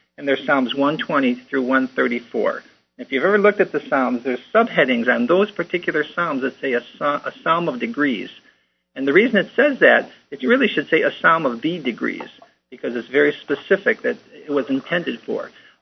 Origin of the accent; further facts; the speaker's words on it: Chicago, Illinois, United States; I'm from Chicago. I'm an elder with the Chicago Bible Students